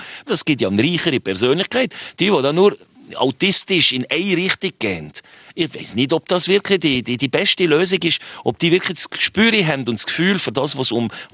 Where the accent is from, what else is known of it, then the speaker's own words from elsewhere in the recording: Switzerland; born there; weil ich nur den Ausländerpass hatte. Aber geboren bin ich in der Schweiz.